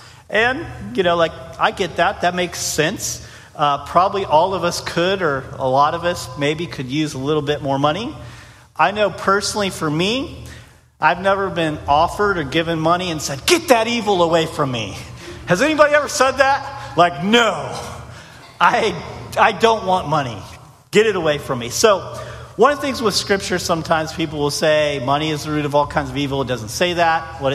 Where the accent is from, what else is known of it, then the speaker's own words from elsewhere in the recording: Danville, Illinois, United States; he was a pastor from my hometown of Danville, Illinois.